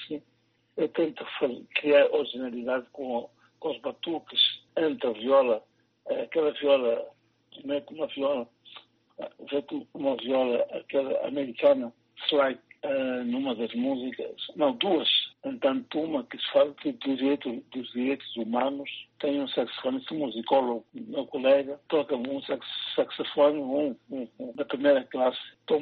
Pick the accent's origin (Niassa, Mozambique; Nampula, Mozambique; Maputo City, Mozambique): Nampula, Mozambique; Island of Mozambique; onde eu venho, sou paciente, Ilha de Moçambique, concretamente, onde cresci, em Moçambique, onde nasci.